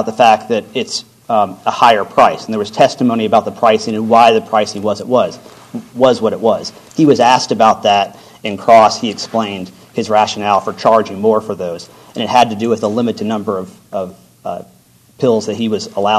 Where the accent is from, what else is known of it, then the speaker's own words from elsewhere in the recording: Nashville, Tennessee, United States; For example, I come from Nashville.